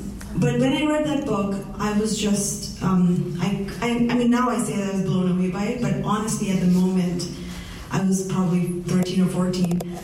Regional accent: Saudi Arabia; Like, I grew up in Saudi Arabia, and I grew up in a very colonial education system.

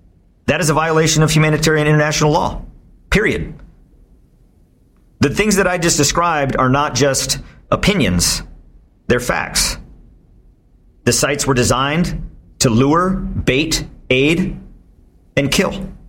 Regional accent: United States; So what I saw in Gaza, to me, concerns me as an American.

